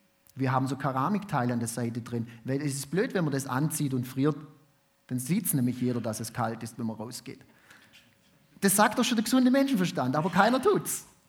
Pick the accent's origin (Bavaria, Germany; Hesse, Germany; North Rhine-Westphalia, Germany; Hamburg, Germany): Hamburg, Germany; Ich bin geboren in Hamburg, dort auch aufgewachsen